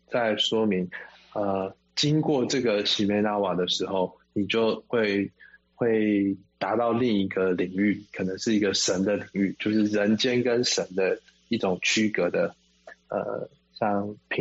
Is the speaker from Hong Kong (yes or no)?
no; Taitung County, Taiwan; 它仿佛回到了我的家乡，就是台湾的台东，然后周围都是山，然后有一些农田，然后最近的邻居可能走路要走10分钟才遇得到吧